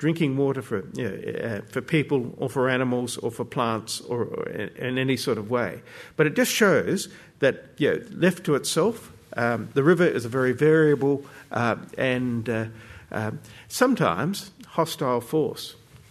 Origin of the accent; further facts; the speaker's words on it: Strathalbyn, South Australia, Australia; I grew up in Strathalbyn.